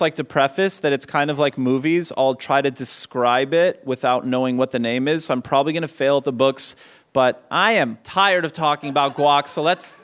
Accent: Canada; There's one thing that makes me more uncomfortable than a Trump banner, and it's guns, being Canadian and just knowing what toll they've had on the country.

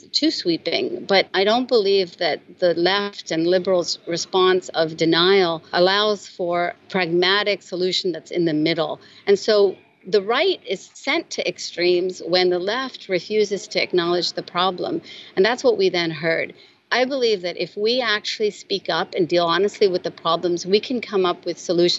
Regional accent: West Virginia, United States; And as you also know, I'm from West Virginia, and I go back home all the time

